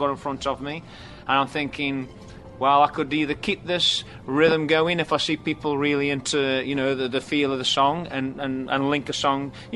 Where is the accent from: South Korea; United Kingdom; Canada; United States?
United Kingdom; England; and I'm from England, and I know nothing about country and western.